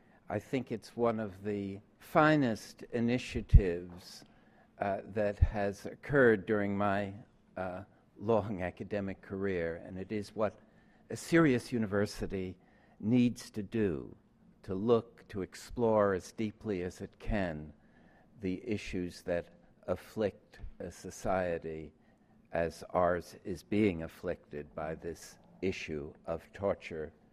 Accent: New York City, New York, United States; growing up in New York City and being a Dodger fan

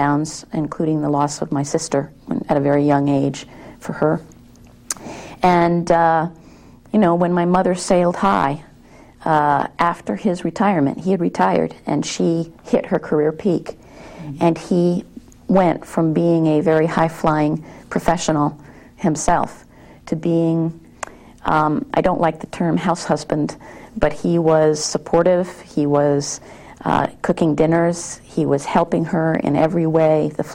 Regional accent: Greenwich, Connecticut, United States; also born or lived in Washington, D.C.; I was born in Washington, D.C. And shortly after that, my family moved to Greenwich, Connecticut, where I was raised until my college years.

